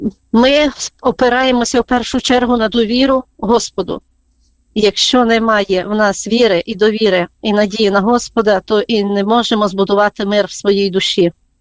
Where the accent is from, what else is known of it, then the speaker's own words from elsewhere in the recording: Lviv Oblast, Ukraine; Я із Львівської області.